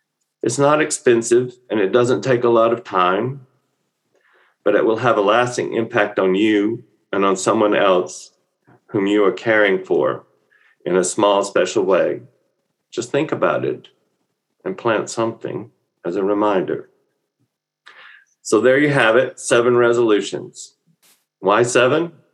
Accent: Mississippi, United States; also born or lived in Alabama; But I grew up in Mississippi and Alabama.

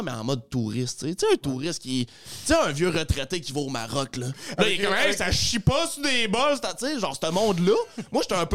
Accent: Rimouski, Quebec, Canada; Si tu as grandi là, puis tu dis, genre, moi, Rimouski, c'est ma maison

